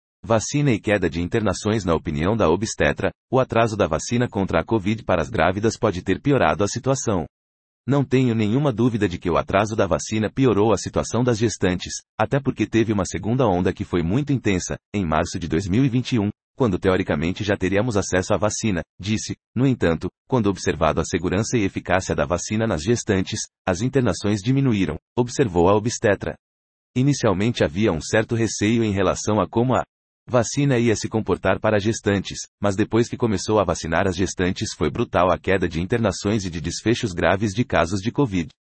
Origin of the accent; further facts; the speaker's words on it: Rio de Janeiro, Brazil; como eu sou do Rio e lá tinha liberado, peguei um voo para lá